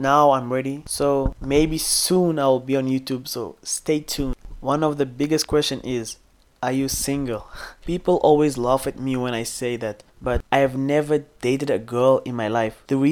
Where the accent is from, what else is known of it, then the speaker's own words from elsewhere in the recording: Tebessa, Tébessa Province, Algeria; I am from Tebessa, Algeria, and I'm 19 years old.